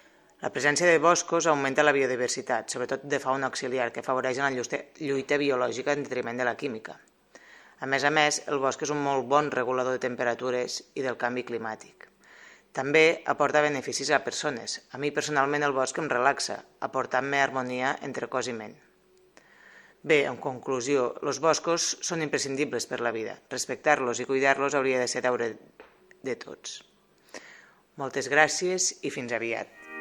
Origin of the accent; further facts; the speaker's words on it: Catalonia, Spain; Soc del Priorat, visc al Priorat i encara que provinc de família pagesa, sempre m'he decantat més pels boscos.